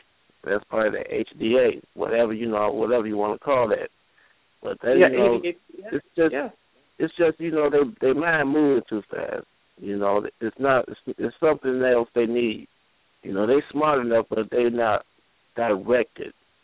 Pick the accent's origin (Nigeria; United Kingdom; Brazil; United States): United States; Detroit, Michigan; from Worldwide Call Radio. I'm from Detroit, Michigan.